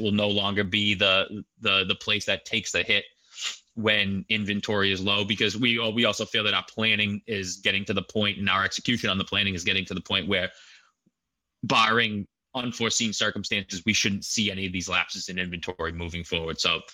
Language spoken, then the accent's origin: English; Boston, Massachusetts, United States; I'm from Boston. So I experience the same type of weather that you're getting in New York, and sometimes a little bit worse.